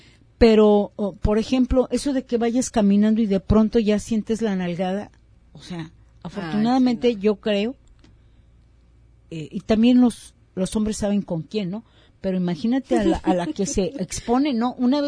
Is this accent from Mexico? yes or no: yes; Ciudad Juárez, Chihuahua, Mexico; moved away as an adult; yo vengo de Ciudad Juárez, Chihuahua. En su momento yo era feliz en Juárez.